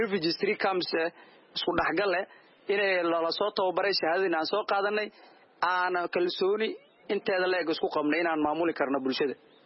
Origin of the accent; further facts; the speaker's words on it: Labasiigaale, Garissa County, Kenya; waxaan ka soo jeedaa Labasiigaale location number 29 ward Dadab sub count